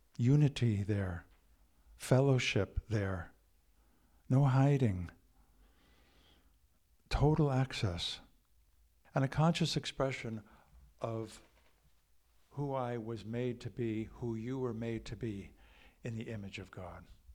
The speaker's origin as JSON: {"language": "English", "country": "United States", "said": "I'm an American. I'm in Mexico. I'm in Honduras. I'm in Azerbaijan, but I'm an American."}